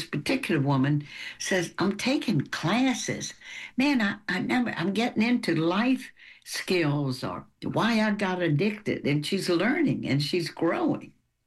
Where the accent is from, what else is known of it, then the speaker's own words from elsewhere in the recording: the South, United States; accent: southern; You got my southern accent.